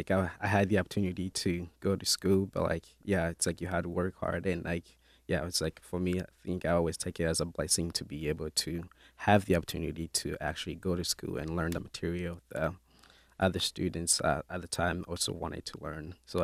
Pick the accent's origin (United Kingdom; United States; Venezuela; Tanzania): Tanzania; Kigoma; No, I was actually born in the refugee camp. So I was born in Tanzania, which in location called Kigoma. Then, like, later on, my family moved to the refugee camp because, like, the location of Kigoma was too expensive for my parents to stay there.